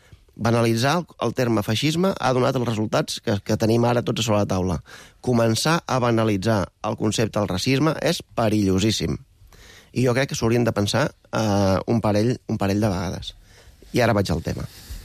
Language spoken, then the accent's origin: Catalan; Catalonia, Spain; és perquè som catalans.